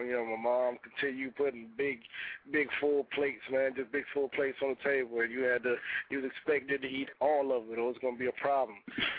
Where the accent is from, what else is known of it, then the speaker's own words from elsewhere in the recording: Florida, United States; because I'm from the South, I'm from Florida.